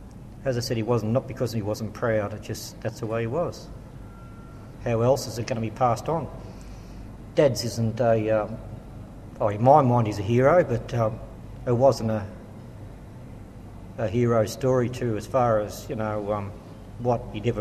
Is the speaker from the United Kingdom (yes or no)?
no; Bendigo, Victoria, Australia; born there; I was born in Bendigo.